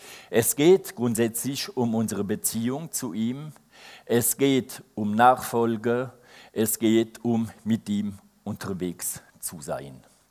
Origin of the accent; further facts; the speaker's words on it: France; German is a second language; now in Unterkulm, Switzerland; Ich bin, wie es schon gesagt worden ist, ein Franzose, aber ich lebe schon circa 23 Jahre hier. Bin nach Unterkulm gezogen wegen familiärer Umständen.